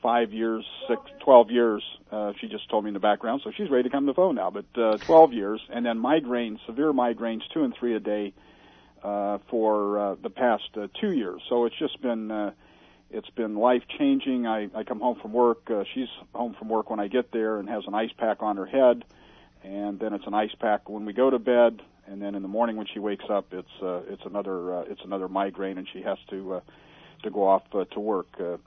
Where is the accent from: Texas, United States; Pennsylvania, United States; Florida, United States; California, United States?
California, United States; Irvine; Okay, I'm from Irvine, California, and I'm a pilot